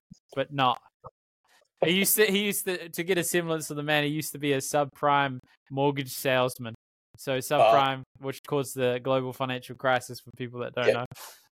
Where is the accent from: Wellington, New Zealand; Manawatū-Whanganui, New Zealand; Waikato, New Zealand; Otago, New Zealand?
Manawatū-Whanganui, New Zealand; Palmerston North; you just shouted out my hometown, mate. Used to clean the plaza, sweep the floors 4 a.m. to 8 a.m.